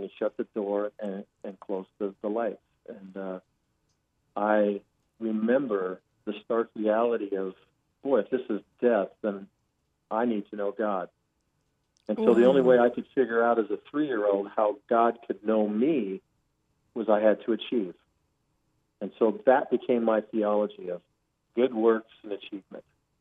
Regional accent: Puyallup, Washington, United States; I grew up 9 miles east of Tacoma, Washington, 35 miles south of Seattle in a town called Puyallup, Washington.

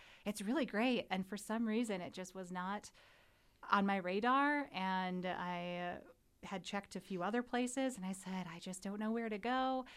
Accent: Wisconsin, United States; also born or lived in Texas; now in Nashville, United States; So I am originally from Wisconsin.

